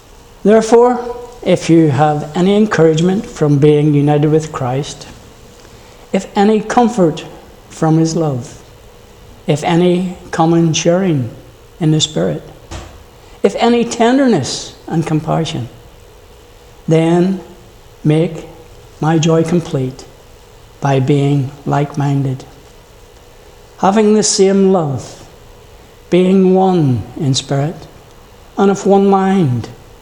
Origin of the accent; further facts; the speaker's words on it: Ireland; Being an Irishman, fair skin, and all the rest of it, delicate little creature that I am.